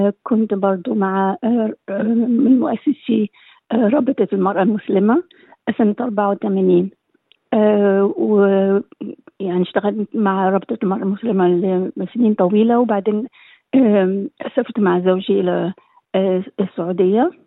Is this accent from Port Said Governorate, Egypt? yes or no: yes; Port Fouad, Port Said Governorate, Egypt; moved away as an adult; now in Australia; وأنا من مصر، من بلد اسمها بور فؤاد، بلد صغير جنب بورسعيد. أنا ووالدي ووالدتي وأخواتي حضرنا إلى أستراليا سنة 1968.